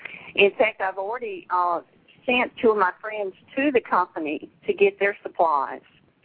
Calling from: Jackson, Mississippi, United States; I'm in close to Jackson, Mississippi.

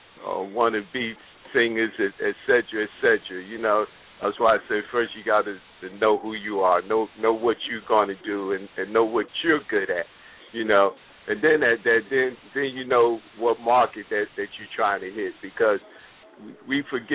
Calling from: New Jersey, United States; I'm calling in from Finland, New Jersey.

